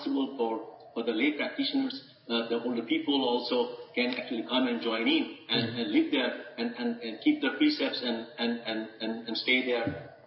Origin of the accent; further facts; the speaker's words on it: Silver Spring, Maryland, United States; from Silver Spring, Maryland, USA.